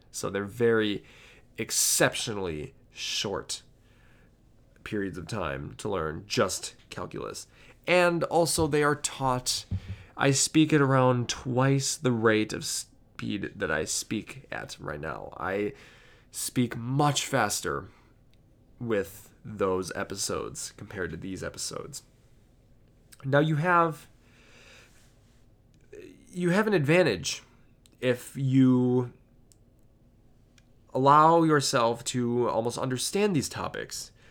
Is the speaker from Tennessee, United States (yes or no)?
no; Milwaukee, Wisconsin, United States; I'm a teenager from Milwaukee, Wisconsin.